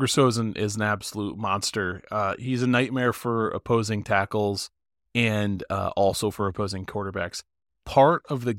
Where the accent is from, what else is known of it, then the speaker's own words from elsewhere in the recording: Buffalo, New York, United States; we're from Buffalo.